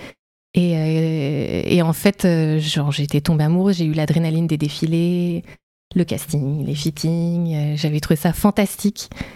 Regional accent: Colombes, Île-de-France, France; J'ai grandi en région parisienne, à Colombes.

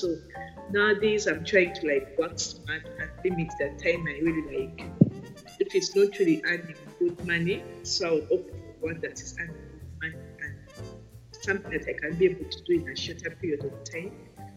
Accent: Uganda; now in Thailand; and I'm from Uganda. Right now, I'm in Thailand.

